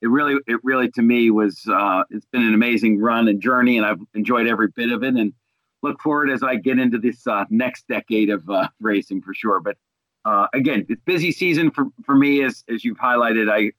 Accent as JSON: {"language": "English", "town": "Pittsburgh", "region": "Pennsylvania", "country": "United States", "tie": "born or raised there", "said": "actually, in Pittsburgh. The first time we've ever actually hosted an Ironman or an ultra triathlon in my hometown."}